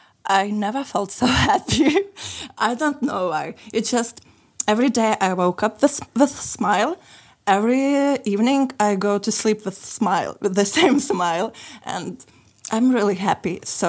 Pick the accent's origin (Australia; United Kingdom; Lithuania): Lithuania; now in Sofia, Bulgaria; I am originally from Lithuania, and for 2 last months I'm living in here in Bulgaria, in Sofia